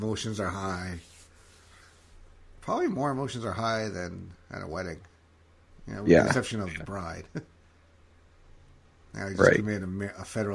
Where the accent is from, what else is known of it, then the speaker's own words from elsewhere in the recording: New York, United States; living in the Metro New York area, growing up in Westchester County, a major way to get around is the train.